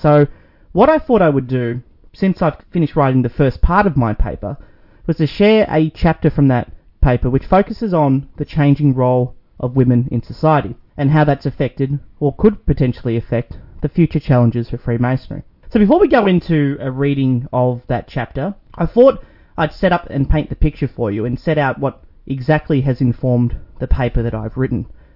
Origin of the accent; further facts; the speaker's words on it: Victoria, Australia; As you may have noticed, I'm not American. I'm from Victoria in Australia, all the way down under.